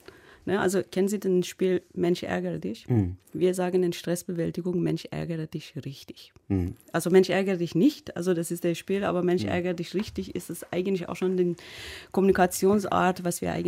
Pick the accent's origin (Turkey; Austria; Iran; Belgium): Iran; German is a second language; Ich komme ursprünglich aus dem Iran.